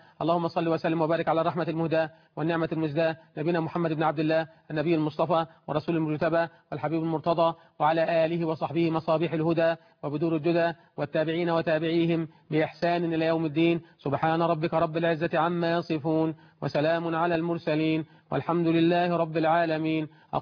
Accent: Egypt; بلدنا مصر

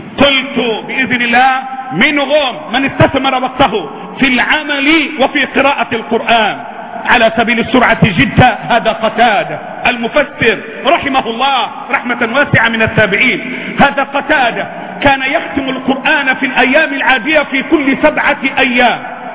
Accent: Egypt; لأن الحمام عندنا كمصريين

